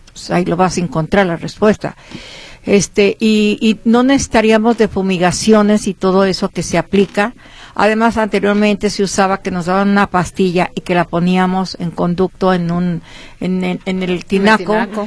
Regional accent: Mexico; Estoy fraccionando con abejas y con mi naturaleza de mi tierra querida. México es grande.

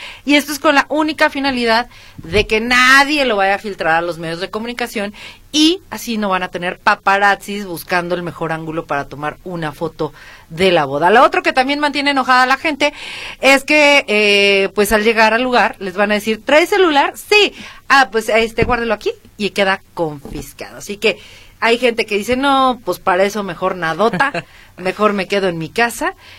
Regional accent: Guadalajara, Jalisco, Mexico; cosas que realmente nos identifican a nosotros como tapatíos y que nos sintamos orgullosos

